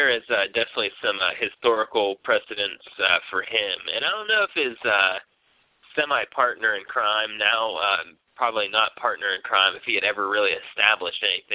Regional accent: Pennsylvania, United States; accent: Western Pennsylvania; anybody that hasn't listened to my hick accent before from Pennsylvania … pronounces C-O-L-O-R as Keller, so...

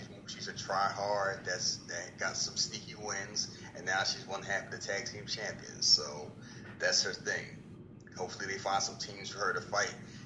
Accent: Kansas, United States; Oh, how you speak this language? Like, where are you from? Kansas.

